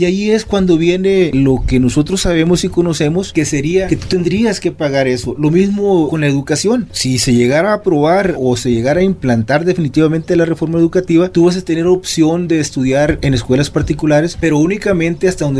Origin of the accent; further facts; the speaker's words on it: Mexico; Imagínate que nosotros como mexicanos pudiésemos tener ese valor y ese coraje